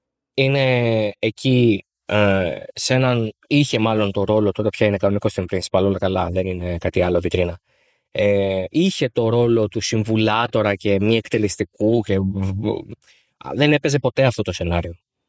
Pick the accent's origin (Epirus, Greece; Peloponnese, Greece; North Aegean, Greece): Epirus, Greece; Arta; Και τα λέω εγώ αυτά που είμαι από την Άρτα.